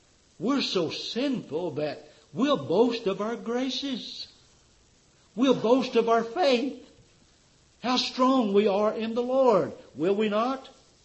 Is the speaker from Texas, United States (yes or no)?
no; Tennessee, United States; Boy, I was raised in Tennessee. We got one pair of shoes a year.